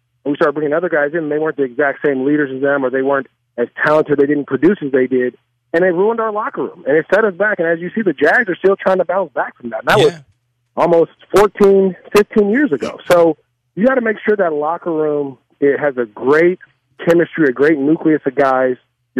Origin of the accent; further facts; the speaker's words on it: Antioch, California, United States; And it's crazy because so many people that I grew up with in Antioch or in the Bay Area, they work for the Raiders.